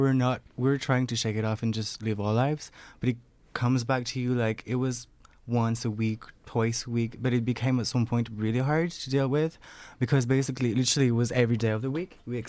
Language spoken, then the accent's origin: English; France; like I'm from France, so I didn't know any rules about it here or laws.